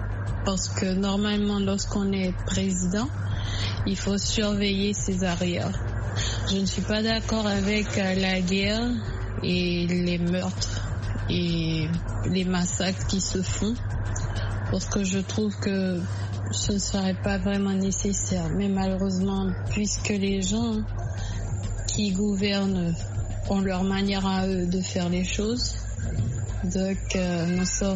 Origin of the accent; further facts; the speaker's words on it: Haiti; moved away; je suis haïtienne et la situation dans laquelle se trouve mon pays m'a poussée à voyager vers l'étranger